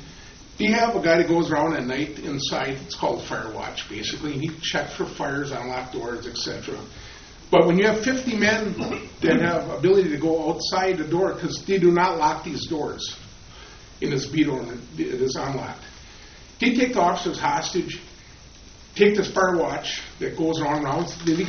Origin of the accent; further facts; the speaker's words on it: Kewaunee, Wisconsin, United States; I'm from Kewaunee, Wisconsin.